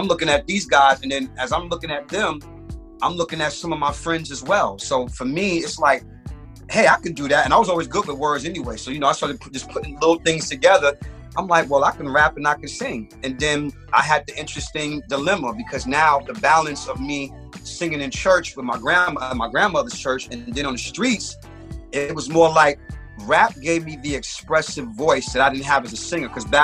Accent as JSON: {"language": "English", "town": "Brooklyn", "region": "New York", "country": "United States", "said": "These are five nappy-headed boys from the hood. I'm from Brooklyn."}